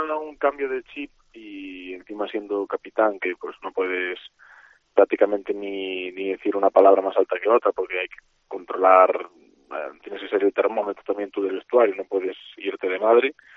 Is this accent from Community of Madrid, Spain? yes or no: no; Galicia, Spain; now in Salamanca, Spain; estoy muy a gusto en Salamanca porque la gente es profesional, pero yo que soy gallego de pura cepa, claro. pues noto, no sé, me noto como un extranjero.